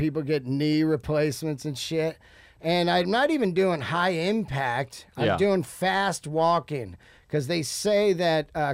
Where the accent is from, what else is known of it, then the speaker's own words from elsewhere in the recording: Yosemite, California, United States; like being born and raised in Yosemite, I feel that that's